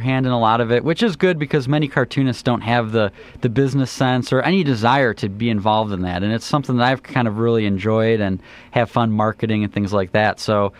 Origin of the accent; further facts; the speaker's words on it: Peru, Illinois, United States; I grew up here in Peru, went to LaSalle Peru High School and IVCC